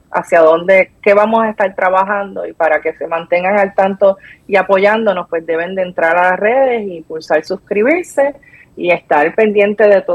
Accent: Puerto Rico; a nosotros como puertorriqueños, nos van a desplazar

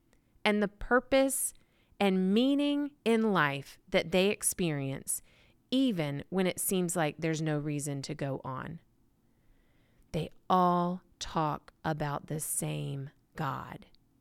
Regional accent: the South, United States; because I'm from the South of the United States of America.

